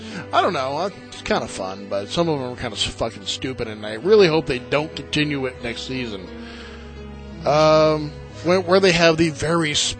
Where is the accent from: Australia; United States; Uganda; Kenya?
United States; New England; I'm from New England. I'm pronouncing it correctly. It's Connecticut.